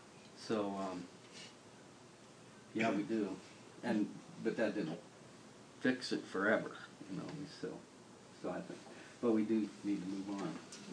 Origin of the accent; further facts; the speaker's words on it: Baltimore, Maryland, United States; I'm a city boy, she's a city girl. I grew up in Baltimore, Maryland